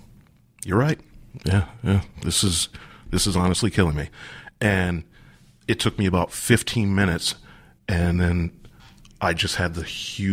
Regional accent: Columbus, United States; Columbus.

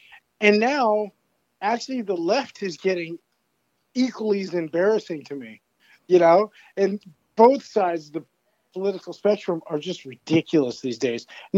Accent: United States; And I'm the American in the band. Well, actually, there's two Americans in the band now.

